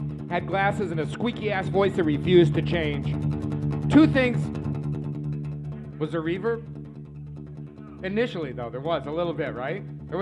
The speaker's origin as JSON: {"language": "English", "town": "Syracuse", "region": "New York", "country": "United States", "said": "spent a week in my hometown of Syracuse, New York."}